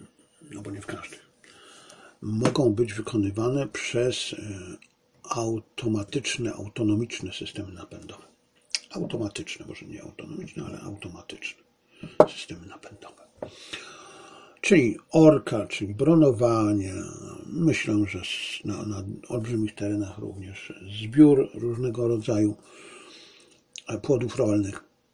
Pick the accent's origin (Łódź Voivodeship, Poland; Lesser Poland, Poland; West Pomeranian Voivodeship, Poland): Lesser Poland, Poland; Bielcza; jestem wieśniakiem, pochodzę z jednej wsi, moja rodzina pochodzi z jednej wsi Bielcza pod Tarnowem, koło Tarnowa, niedaleko Brzeska. To chyba był kiedyś powiat Brzesko-Okocim.